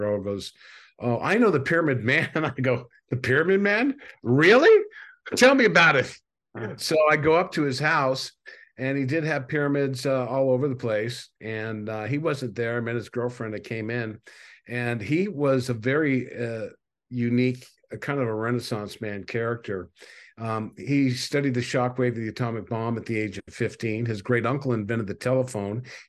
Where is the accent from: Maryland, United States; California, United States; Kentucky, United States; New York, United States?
California, United States; Laguna Beach; also born or lived in San Francisco; I was born in San Francisco and became a little surfer boy down in Laguna Beach, California, in the OC.